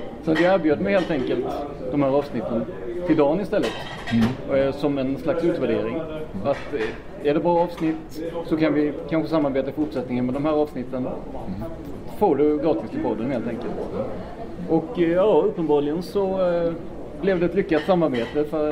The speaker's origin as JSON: {"language": "Swedish", "region": "Blekinge", "country": "Sweden", "said": "Jag är ju ner från Blekinge"}